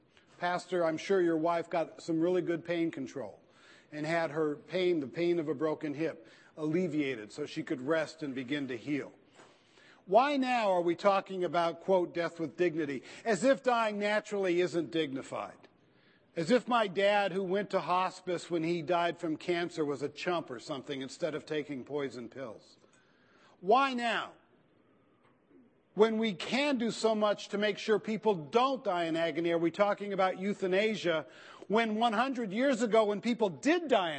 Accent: California, United States; I'm from California. It's always great when I'm invited to come to the Sun Belt.

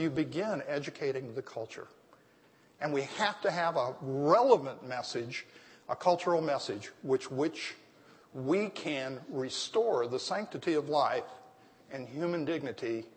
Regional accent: Deep South, United States; Now, I'm from the Deep South, and I speak in revivalist terms.

